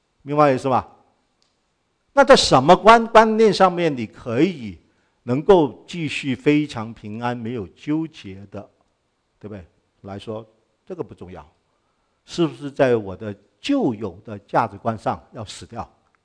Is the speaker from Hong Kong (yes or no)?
yes; Hong Kong; 我是从香港长大的，你要知道啊。